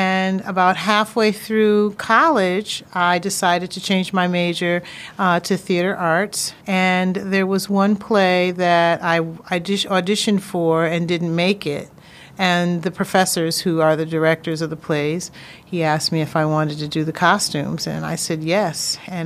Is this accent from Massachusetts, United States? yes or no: yes; Springfield, Massachusetts, United States; I went back to my hometown, Springfield, Mass., and I did an internship at Stage West.